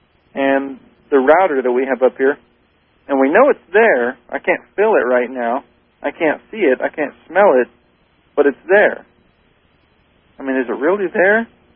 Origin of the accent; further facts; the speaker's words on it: Belmont, Illinois, United States; Well, when I'm from Belmont, Illinois, the street signs were usually little natural indicators.